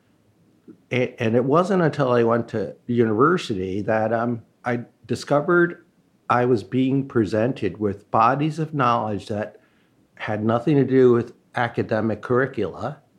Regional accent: New York City, New York, United States; You know, I grew up here in New York, and of course, you can't help but go through bad neighborhoods.

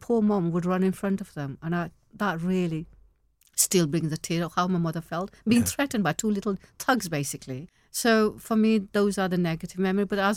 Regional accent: Pakistan; I'm originally from Pakistan

